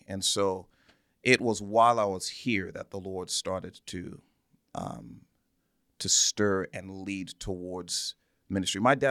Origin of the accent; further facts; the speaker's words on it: Zambia; also born or lived in England; So I was born there, raised in Zambia, because that's where my family's from. That's where we lived. That's where my lineage, heritage, all of that is from Zambia.